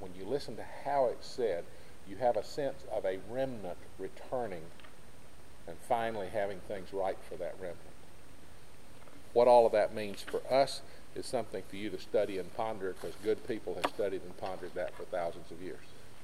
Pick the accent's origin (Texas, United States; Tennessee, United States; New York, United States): Tennessee, United States; I come from East Tennessee. You ever been there? You ever been up in the Smokies and looked out over some of those vistas?